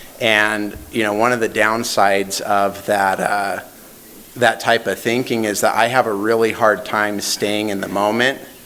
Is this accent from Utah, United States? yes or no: yes; Provo, Utah, United States; So I grew up in Provo, Utah. I grew up in a very healthy home. I was the 7th of 8 kids. We were religious.